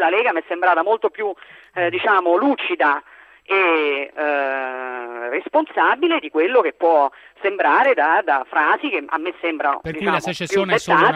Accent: Rome, Lazio, Italy; io posso sentirmi romana e sono romana

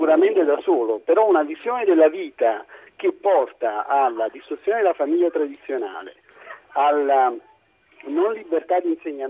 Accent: Turin, Piedmont, Italy; Io sono di Torino anche su questo.

